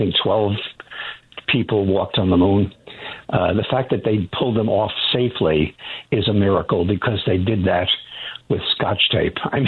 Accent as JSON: {"language": "English", "town": "Long Island", "region": "New York", "country": "United States", "tie": "born or raised there", "said": "I grew up on Long Island, and it said, Russia wins the space race."}